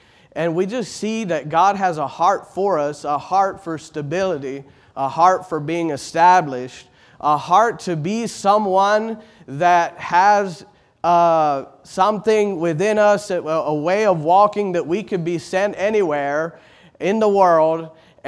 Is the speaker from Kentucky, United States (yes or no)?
yes; Richmond, Kentucky, United States; Yes, by way of introduction, I'm from Richmond, Kentucky, Richmond Christian Fellowship.